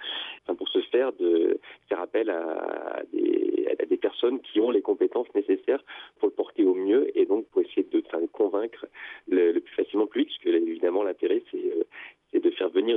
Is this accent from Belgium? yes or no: no; Dieulefit, Auvergne-Rhône-Alpes, France; Je suis originaire de Dieulefi.